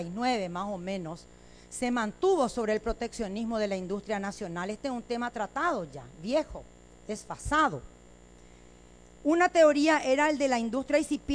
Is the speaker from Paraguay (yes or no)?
yes; Paraguay; hijos de puta como somos, los paraguayos le debemos poner menos otra vez